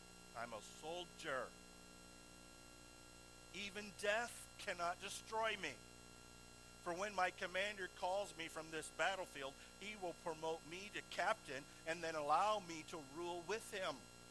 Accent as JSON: {"language": "English", "country": "United States", "said": "And, you know, I love being an American. I do. I really do."}